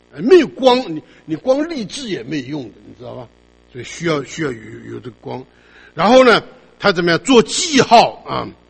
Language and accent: Chinese; China; 所以我们中国人常常讲嘛，来了一场大雪哦，我们叫它什么？叫它瑞雪